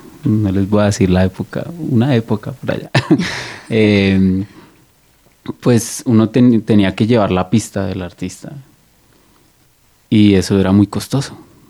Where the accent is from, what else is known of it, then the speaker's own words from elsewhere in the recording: San Martín, Meta, Colombia; also born or lived in Villavicencio; Yo crecí en San Martín. De ahí nos fuimos para Villavicencio. Y ahí terminé mis estudios en el Colegio Francisco José de Caldas.